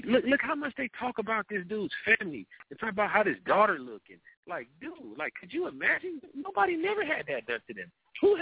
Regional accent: San Diego, California, United States; We all from wherever we're from, South San Diego. Yeah, I'm poor. I'm a blood from Lincoln Park, no doubt.

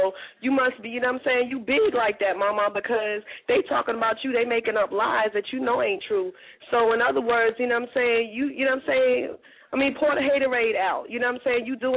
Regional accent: Queens, New York, United States; I'm from New York. I'm from Queens, New York, too.

